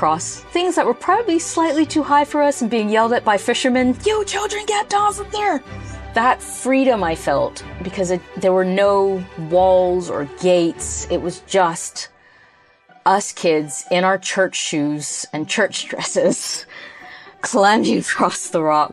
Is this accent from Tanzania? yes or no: no; Bermuda; And what does it mean to be Bermudian and British at the same time? Because we're British subjects, always have been, more or less.